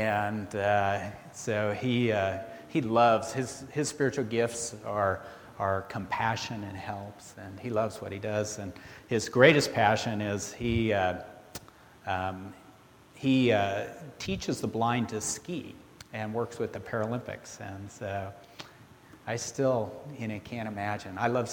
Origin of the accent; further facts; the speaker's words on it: Colorado, United States; When I was a little boy, I grew up in Colorado, and my grandfather took me fishing.